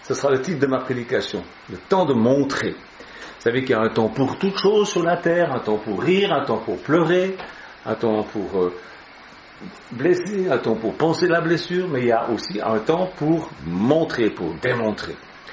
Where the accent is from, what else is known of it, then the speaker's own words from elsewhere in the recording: Switzerland; Chez nous, en Suisse, on a, les enfants, ils ont tous dans les bacs à sable des criblets.